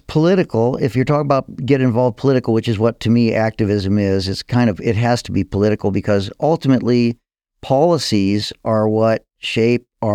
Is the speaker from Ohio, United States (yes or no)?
yes; Ohio, United States; also born or lived in Arizona / Illinois; now in Oregon, United States; I grew up in Ohio and, like I say, lived in Arizona. I've lived in Illinois. I've moved around.